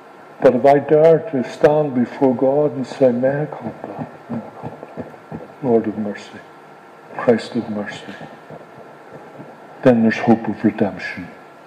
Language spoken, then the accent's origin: English; Ireland; I come from Ireland.